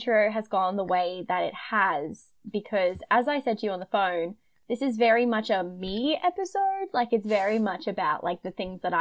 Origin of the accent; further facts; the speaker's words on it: Queensland, Australia; accent: Bogan Queensland; it's just my Bogan Queensland accent.